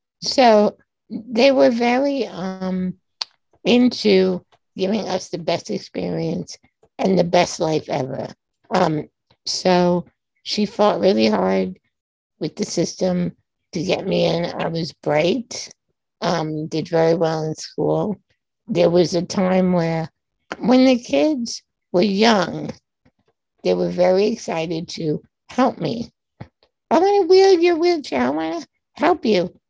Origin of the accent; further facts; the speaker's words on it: Massapequa, New York, United States; I was raised on Long Island in Massapequa, New York, before the ADA.